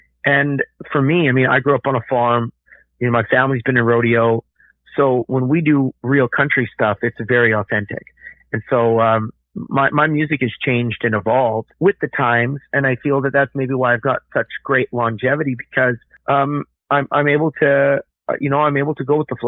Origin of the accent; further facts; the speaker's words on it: Alberta, Canada; as a Canadian artist from Alberta to prioritize Quebec